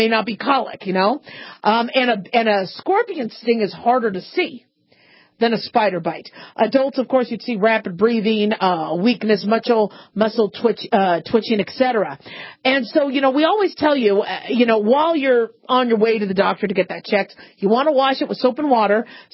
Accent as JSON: {"language": "English", "region": "Southwest", "country": "United States", "tie": "born or raised there", "said": "And I grew up in the Southwest, so we always had scorpions running around the house."}